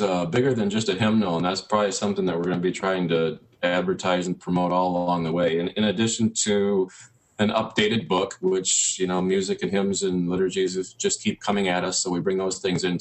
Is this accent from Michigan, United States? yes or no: yes; Michigan, United States; also born or lived in Arizona / Georgia; now in Atlanta, United States; I have been in Arizona and Georgia as a pastor, but I grew up in the Midwest in Michigan.